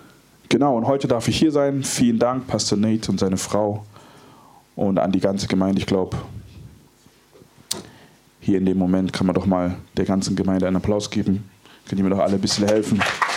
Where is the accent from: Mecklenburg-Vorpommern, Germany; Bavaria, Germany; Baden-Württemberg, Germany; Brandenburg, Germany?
Baden-Württemberg, Germany; Stuttgart; Also meine Eltern kommen ursprünglich aus Ghana, ich bin aber hier in Stuttgart geboren, so mit Stuttgarter durch und durch.